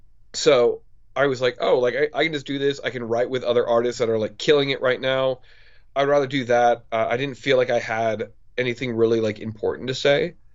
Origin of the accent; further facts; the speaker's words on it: Indiana, United States; I grew up in Southern Indiana. My dad was a redneck.